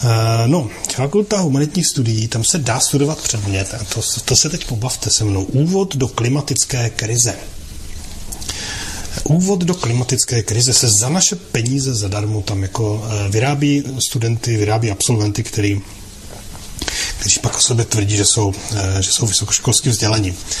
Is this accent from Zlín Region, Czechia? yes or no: no; Prague, Czechia; My, co jsme z Prahy, tak víme, že tady existuje i období, i území klimatické krize nebo klimatické nouze.